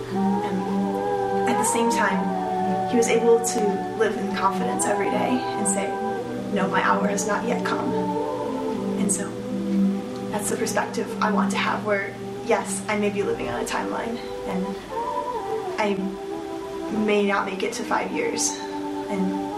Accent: Jenison, Michigan, United States; So, I'm from Jenison, Michigan, which is near Grand Rapids, right there.

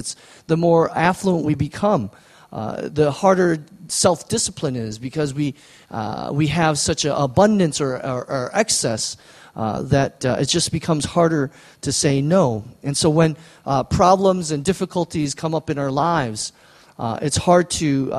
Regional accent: Midwest, United States; when I was growing up in the Midwest, where there's snow and ice

